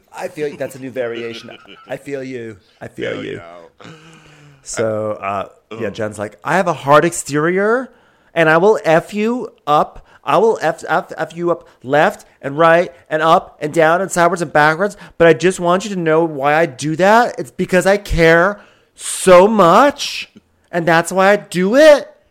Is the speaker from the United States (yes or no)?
yes; Utah, United States; And so it was hard growing up in Utah.